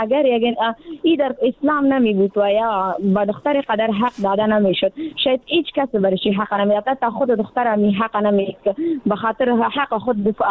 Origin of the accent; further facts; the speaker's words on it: Afghanistan; یعنی در جامعه همه ما افغان هستیم،